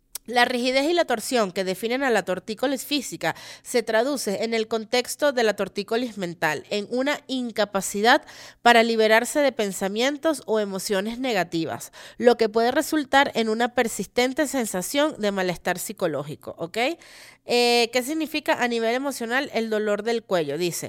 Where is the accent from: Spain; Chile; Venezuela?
Venezuela; Los Teques, Miranda; Una de las cosas que yo más extraño de mi Caracas, que no es mía porque yo soy de Los Teques